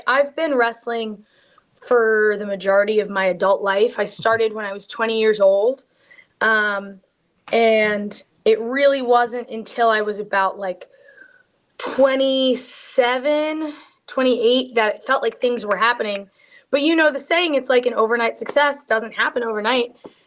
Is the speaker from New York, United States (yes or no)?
yes; Long Island, New York, United States; we just had Forbidden Door in my hometown of Long Island